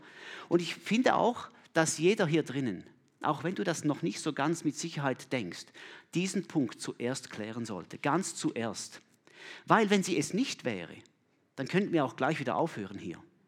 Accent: Flawil, St. Gallen, Switzerland; Ich komme aus Flawil. Ich bin dort Oberstufenlehrer.

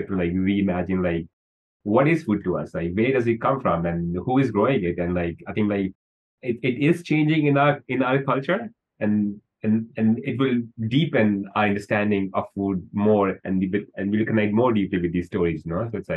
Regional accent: India; I'm from India, so like I grew up like tasting mangoes.

